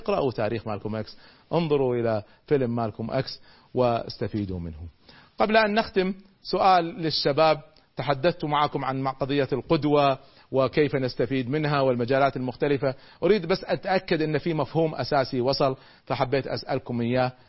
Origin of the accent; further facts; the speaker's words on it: Kuwait; أذكر لما رجعت من أمريكا بدأت أذكر بعض الأفكار